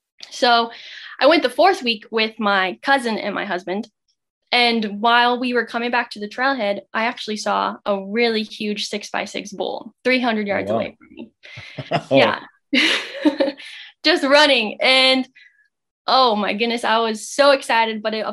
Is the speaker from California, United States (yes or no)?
no; Wyoming, United States; So I was born in Wyoming, raised in Wyoming, and my grandpa was actually an outfitter.